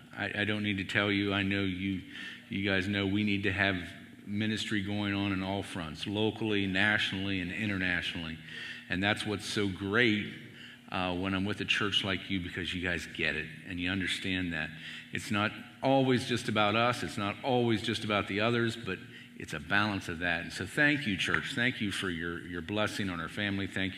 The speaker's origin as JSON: {"language": "English", "town": "Carlisle", "region": "North West England", "country": "United Kingdom", "tie": "born or raised there", "said": "I grew up in Carlisle, okay? I've not been a lifelong missionary."}